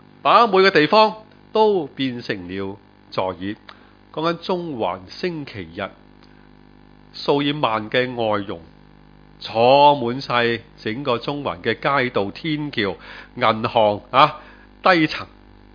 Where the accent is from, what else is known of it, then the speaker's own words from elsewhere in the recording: Central and Sheung Wan, Hong Kong; 自己生活在香港这么多年，我在中上环长大